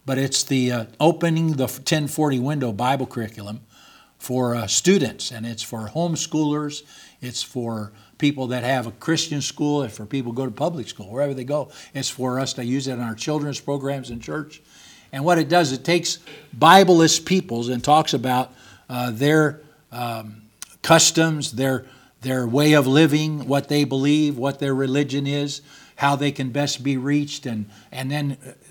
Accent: California, United States; first language English; also born or lived in Illinois, United States; I was born in Illinois and raised in California and served in Texas and Georgia and Pennsylvania and all kinds of different states.

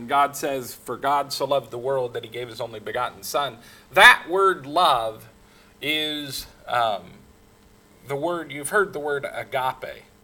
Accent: Portland, Oregon, United States; born there; also born or lived in Los Angeles / Washington; I was born out west. I was born in Portland, Oregon. I've lived all the way from Los Angeles all the way to the Canadian border. And until I was 22, I had spent all my life up and down the West Coast.

